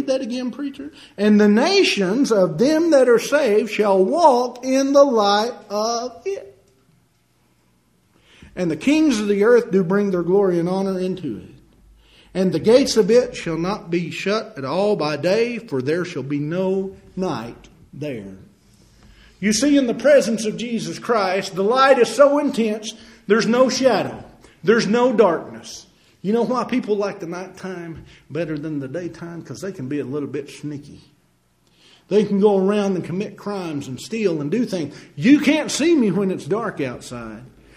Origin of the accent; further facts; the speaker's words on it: Tennessee, United States; I'm not smart. I'm not intelligent. I'm from Tennessee.